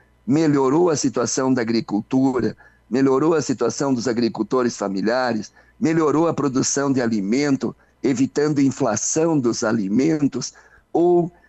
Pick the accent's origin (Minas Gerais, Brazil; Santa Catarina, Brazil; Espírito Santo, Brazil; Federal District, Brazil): Santa Catarina, Brazil; E como catarinense, primeiro agradecer ao povo de Santa Catarina